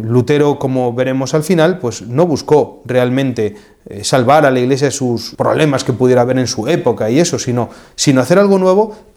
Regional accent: Spain; nosotros, yo que soy español, ¿no?

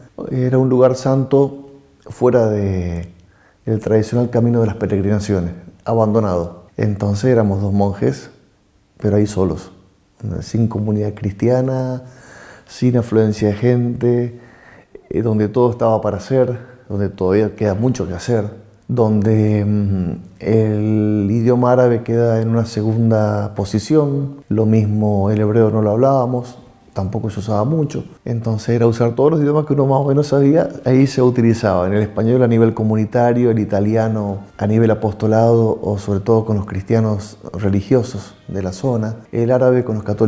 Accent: Argentina; moved away as an adult; now in Egypt; soy del Instituto del Verbo Encarnado, argentino, y desde el 2001 me encuentro misionando en Oriente Medio.

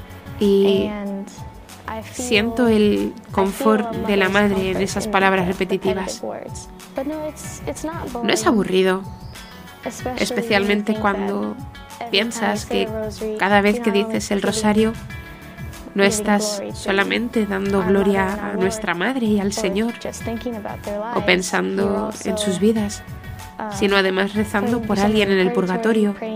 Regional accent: Los Angeles, California, United States; tengo 19 años, soy de Los Ángeles, California.

